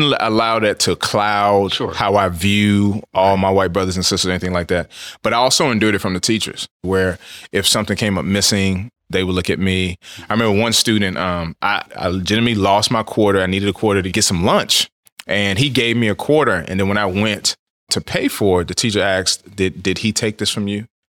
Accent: Washington, District of Columbia, United States; also born or lived in Kansas; Yeah, so pretty much born and raised. I was born in Walter Reed Hospital in D.C. My mom was from the area. My dad was from the area as well.

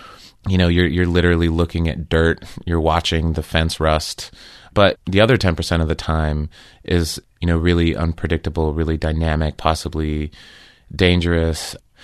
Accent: Southwest, United States; I grew up in the Southwest. And then I went away to college.

